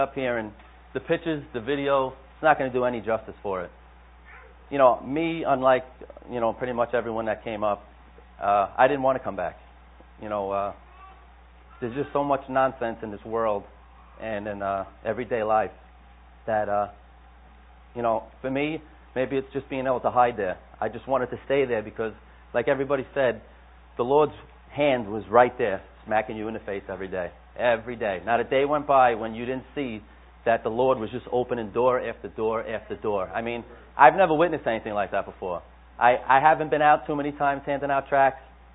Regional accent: United States; I'm not there because I'm from the United States. I'm from America, and we're better than them.

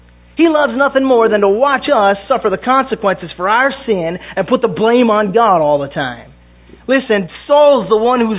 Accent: Detroit, Michigan, United States; I mean, I'm from the Detroit area. We've been dealing with it for 2 or 3 years before it even hit the country.

